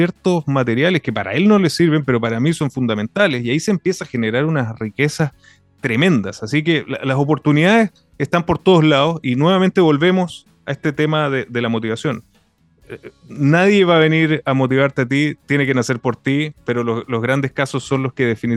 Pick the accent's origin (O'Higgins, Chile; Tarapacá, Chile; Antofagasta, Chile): Tarapacá, Chile; Iquique; Yo vivo en Iquique, aquí en la región de Tarapacá, y siento también una responsabilidad del lugar donde yo nací donde vivo.